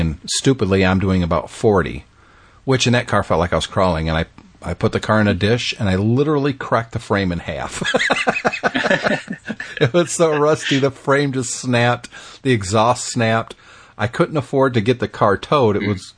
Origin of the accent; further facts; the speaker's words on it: Michigan, United States; Or they were so rusty because, again, I grew up and live in Michigan.